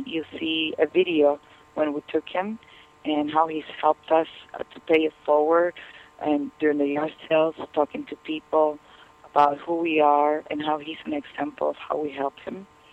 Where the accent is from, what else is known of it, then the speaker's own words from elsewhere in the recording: Argentina; English is a second language; now in United States; I grew up in Argentina, and coming over here is like the land of opportunity.